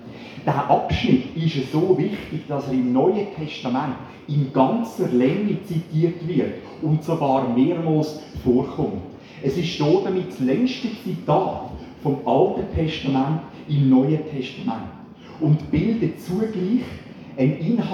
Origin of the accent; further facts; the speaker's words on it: Sarmenstorf, Aargau, Switzerland; Andere Dörfer in der Region, wie zum Beispiel Gonteschwil, Tiefental oder Sarmensdorf, wo ich aufgewachsen bin